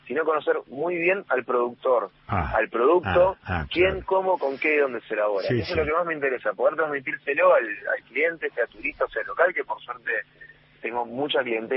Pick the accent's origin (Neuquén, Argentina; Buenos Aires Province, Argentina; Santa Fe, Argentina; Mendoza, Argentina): Buenos Aires Province, Argentina; Navarro; los años dorados que yo tuve, digamos, en la infancia, en un pueblito que se llama Navarro.